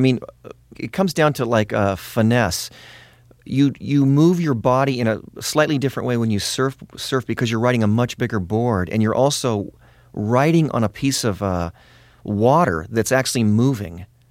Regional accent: Los Angeles, California, United States; Well, we grew up in West Los Angeles in an area which is basically South Santa Monica, Ocean Park, and North Venice.

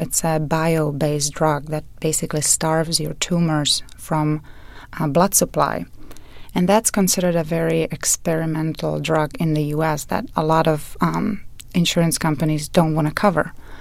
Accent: Prague, Czechia; But I'm originally from Prague, which is in the Czech Republic

